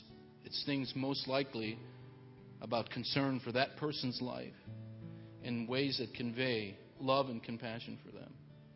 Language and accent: English; New York, United States; Now, I'm a New Yorker. I'm not a country boy. I can't spell agriculture.